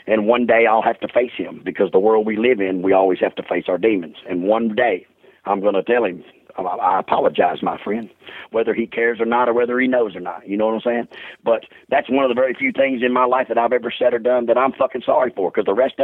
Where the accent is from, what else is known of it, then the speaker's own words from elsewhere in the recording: Sydney, New South Wales, Australia; born there; I was born in Sydney, Australia.